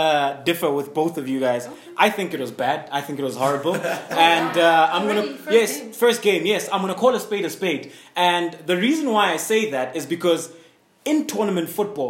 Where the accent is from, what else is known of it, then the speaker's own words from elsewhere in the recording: South Africa; I mean, we all know what our strengths are as South African players.